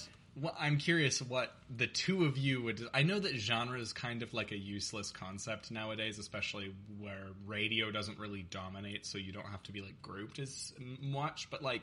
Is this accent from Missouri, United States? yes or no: no; Oregon, United States; aside from just like being around Spanish speaking people growing up in Oregon.